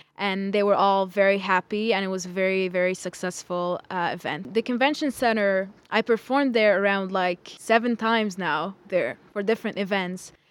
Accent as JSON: {"language": "English", "country": "Lebanon", "said": "I am from Lebanon originally. I came here 3 years ago"}